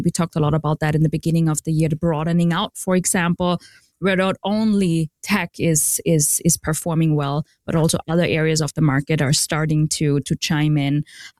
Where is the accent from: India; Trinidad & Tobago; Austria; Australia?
Austria; English is a second language; moved away as an adult; now in United States; I sound a little bit like Arnold Schwarzenegger. I'm working on my accent, though. I'm originally from Austria. I moved to the U.S. With my husband 4 years ago.